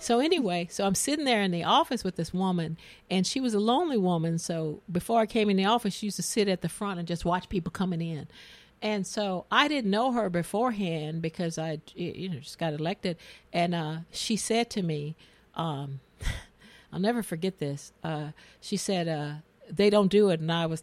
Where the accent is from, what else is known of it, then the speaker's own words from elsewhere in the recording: Southern United States, United States; A year ago when I came there, I never lived in as much as I grew up in poverty in the South.